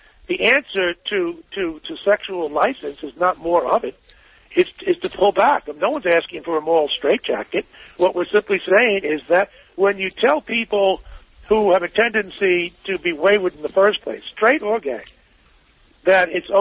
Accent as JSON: {"language": "English", "country": "Ireland", "said": "I'm Irish. My people have a problem with the drink."}